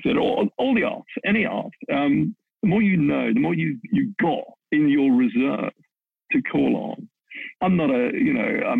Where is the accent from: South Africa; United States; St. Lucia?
South Africa; when I grew up in South Africa, and I did a little bit of work there.